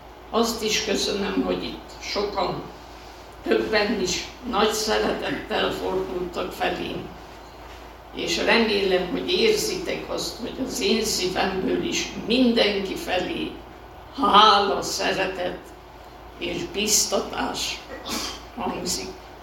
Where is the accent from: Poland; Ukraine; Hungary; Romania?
Romania; Transylvania; now in Oradea, Romania; Nem könnyű elszakadni annyi sok évtized után a gyönyörű erdélyi szülőfalunktól, eladni a házamat, bekerülni Nagyváradon egy otthonba.